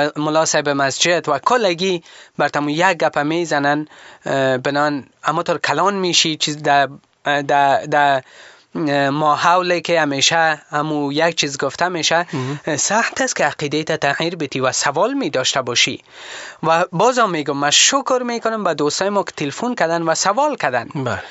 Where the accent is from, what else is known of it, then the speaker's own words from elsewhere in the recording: Kabul, Afghanistan; من مربوط به کابل هستم، من بچه کابل هستم.